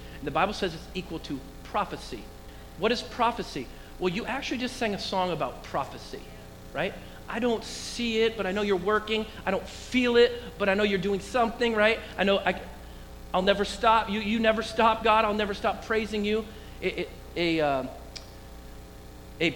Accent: Oregon, United States; also born or lived in Eugene, Oregon; Some of you don't know, but I was born and raised in Oregon. I was born in Eugene, raised outside of Portland.

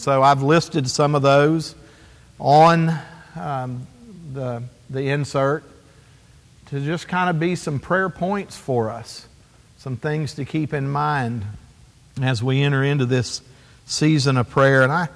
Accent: Texas, United States; You know, I grew up in Texas, and about the time that I was entering into my teenage years

